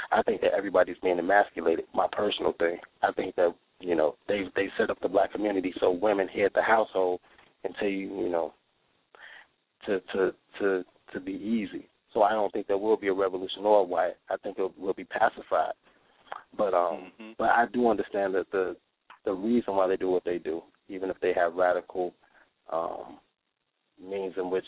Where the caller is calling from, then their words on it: Chicago, Illinois, United States; From Chicago.